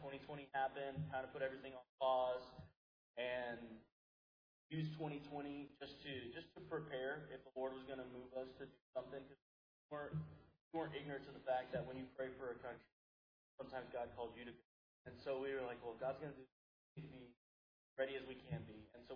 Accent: Texas, United States; Which, I say that because we're from West Texas. Our rain comes in 15 minutes.

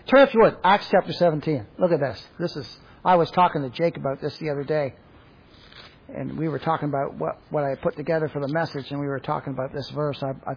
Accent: Bolton, Ontario, Canada; moved away as an adult; also born or lived in Brampton / Oregon; I was born in Brampton, Ontario, Canada. And raised in Bolton, Ontario, Canada. All God purposed all that. And then I went down to, when I got older, I moved down to Oregon

